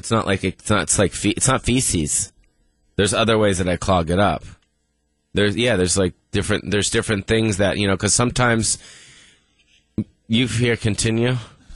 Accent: West Hollywood, California, United States; You know, my best friend as a child growing up, I grew up on the Sunset Strip.

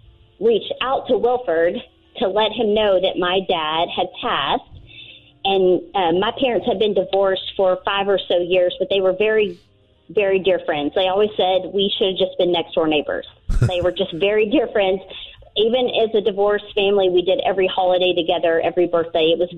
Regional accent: Waxahachie, Texas, United States; now in Trophy Club, United States; I was born and raised in Waxahachie. I live in Trophy Club, Texas now

